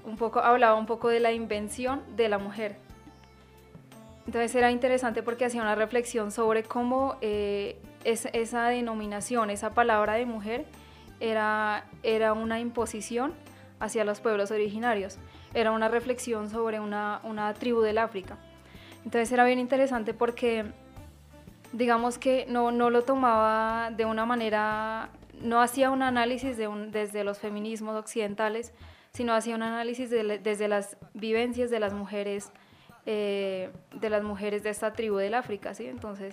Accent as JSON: {"language": "Spanish", "town": "Sibundoy", "region": "Putumayo", "country": "Colombia", "said": "nosotras las mujeres y hombres Kamtras venimos del resguardo de Sibundoy Putumayo. Digamos que es en el Alto Putumayo, nuestro territorio de origen"}